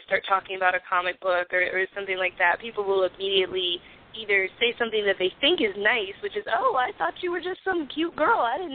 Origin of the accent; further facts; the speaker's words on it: Hampton, Virginia, United States; I grew up in Hampton, if you're familiar at all with the area, it's a very black community